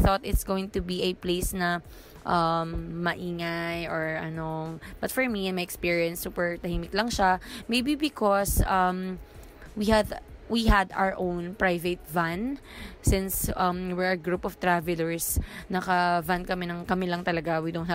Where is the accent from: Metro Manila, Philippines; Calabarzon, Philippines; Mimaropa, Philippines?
Metro Manila, Philippines; Manila; hindi namin na-feel na from Manila kami.